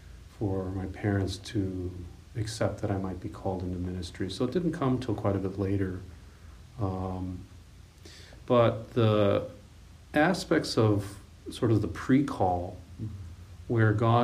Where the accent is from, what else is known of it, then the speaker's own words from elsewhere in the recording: Lansing, Michigan, United States; also born or lived in Detroit; I was born in Detroit, and we quickly moved about a year and a half to the Lansing area, and grew up there.